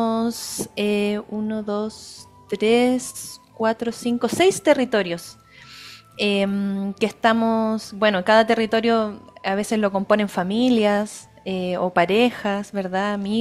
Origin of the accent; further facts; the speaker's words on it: Santiago, Santiago Metropolitan Region, Chile; born there; Yo nací en Santiago, pero por diversos motivos de la vida llegué acá, por amor, por familia, así que estoy construyendo mi vida aquí.